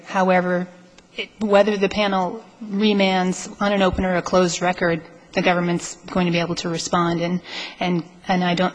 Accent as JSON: {"language": "English", "town": "Tucson", "region": "Arizona", "country": "United States", "said": "I'm from Tucson in the District of Arizona."}